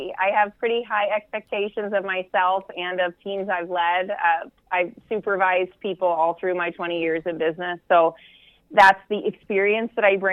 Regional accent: San Diego, California, United States; I grew up in San Diego in a Navy family.

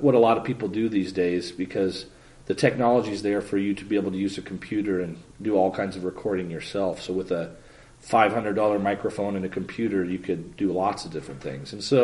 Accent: Nebraska, United States; my friend Seth Peterson, who I grew up with in Nebraska. We were born 6 days apart in the same hospital

